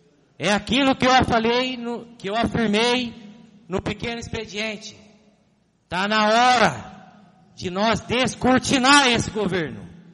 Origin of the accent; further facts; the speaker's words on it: Minas Gerais, Brazil; E olha que de queijo eu entendo, que eu sou mineiro, hein?